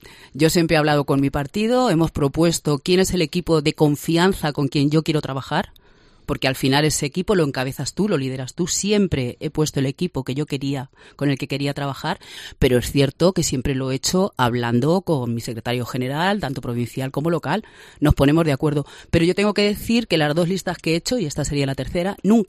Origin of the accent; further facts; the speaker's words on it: Ciudad Real, Castilla-La Mancha, Spain; yo soy de Ciudad Real, yo me pateo la ciudad